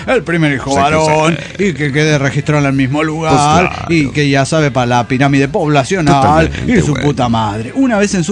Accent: Tarija, Bolivia; born there; Cuando yo nací en Tarija, mis padres decidieron

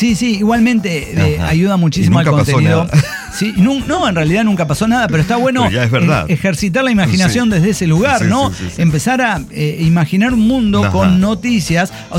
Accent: Mexico City, Mexico; Y yo soy un chilango que está en chancletas

